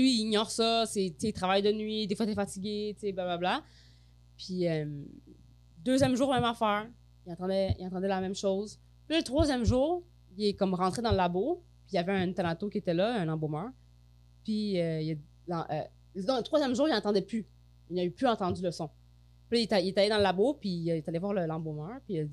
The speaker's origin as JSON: {"language": "French", "region": "Quebec", "country": "Canada", "tie": "born or raised there", "said": "Tu sais, nous, on est des Québécois. Mm. Nous, au Québec, on a grandi ici."}